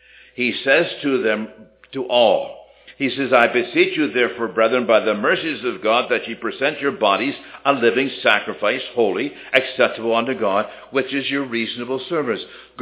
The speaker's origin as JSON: {"language": "English", "region": "the Maritimes", "country": "Canada", "said": "I come from the Maritimes. And down in the Maritimes, we did things right. Now I come out west."}